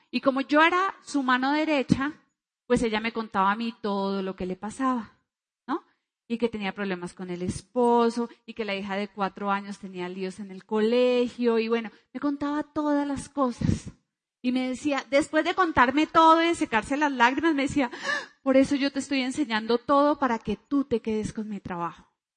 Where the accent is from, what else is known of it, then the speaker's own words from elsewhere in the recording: Cali, Valle del Cauca, Colombia; Yo soy caleña, bueno.